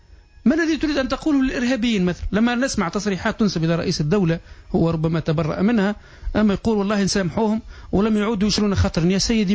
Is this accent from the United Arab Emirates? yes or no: no; Tunisia; أنا واحد من الناس كتونسي حامل الجنسية التونسية